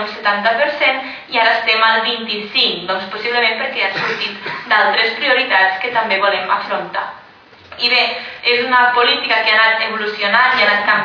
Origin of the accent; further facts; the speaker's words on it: Catalonia, Spain; jo soc de la Segarra